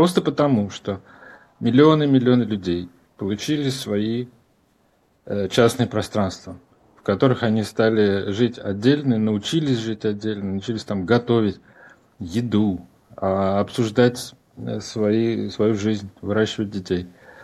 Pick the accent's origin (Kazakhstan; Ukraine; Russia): Russia; Moscow; Высокий модернизм достиг, на мой взгляд, своей вершины в микрорайонах, как Беляево, в котором я вырос. Я из Москвы, из Беляева.